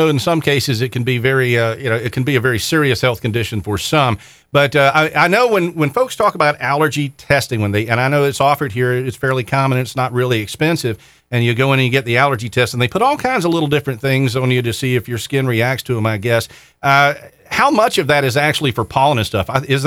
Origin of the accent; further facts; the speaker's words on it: the Carolinas, United States; I've been living here for 30 years. Born and raised in the Carolinas